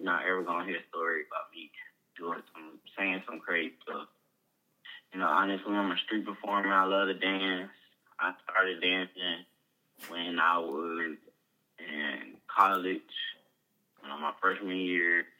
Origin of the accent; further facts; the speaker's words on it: Georgia, United States; I'm from Fulton County. I'm a Grady baby.